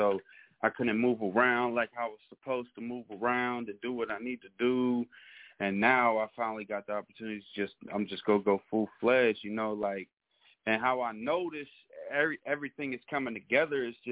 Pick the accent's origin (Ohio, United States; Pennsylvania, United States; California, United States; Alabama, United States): Pennsylvania, United States; Pittsburgh; I'm from Pittsburgh, PA.